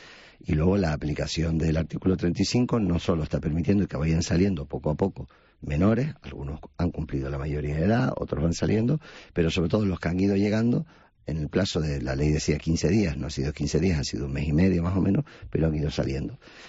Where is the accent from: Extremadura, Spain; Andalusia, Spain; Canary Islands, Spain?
Canary Islands, Spain; Yo como canario quiero que los Reyes Magos visiten también a los niños y a las niñas canarias.